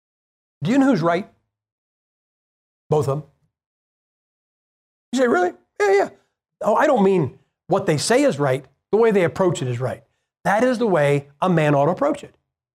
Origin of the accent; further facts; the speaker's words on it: Massillon, Ohio, United States; the oldest football rivalry in history is my hometown, Masson Tigers, and the Canton McKinley Bulldogs, 8 miles away. Masson, where I am from, is where football started.